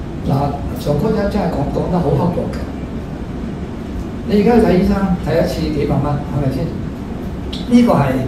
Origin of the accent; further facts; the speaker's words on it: Lai Chi Kok, Kowloon, Hong Kong; born there; 嗰啲喺荔枝角度一個唐樓三樓嘅